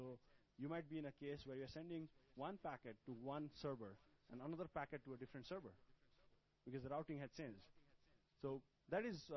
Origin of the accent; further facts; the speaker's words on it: Kathmandu, Bagmati, Nepal; English is a second language; So take, for example, I'm from Kathmandu, right?